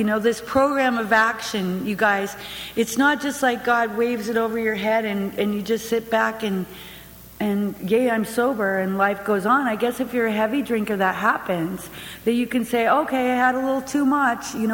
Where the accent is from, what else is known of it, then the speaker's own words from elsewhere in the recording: Bellingham, Washington, United States; when I'm from Bellingham, Washington. If you don't know where Bellingham, Washington is, by the way, it's like the extreme northwest corner of the United States from here.